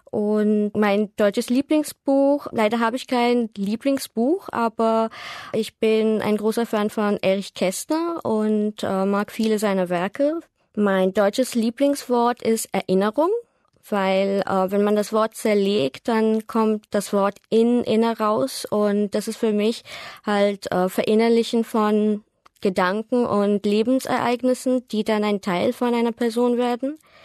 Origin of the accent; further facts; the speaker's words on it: Kolkata, West Bengal, India; German is a second language; ich komme aus Kalkutta, aus Indien. Ich bin 1986 geboren